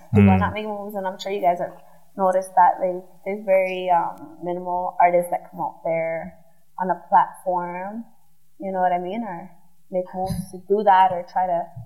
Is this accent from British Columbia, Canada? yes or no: yes; Vancouver, British Columbia, Canada; Where's my upbringing? I'm from Vancouver.